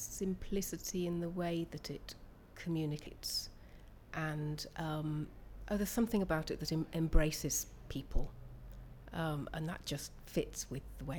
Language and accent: English; Bristol, South West England, United Kingdom; I'm from Bristol.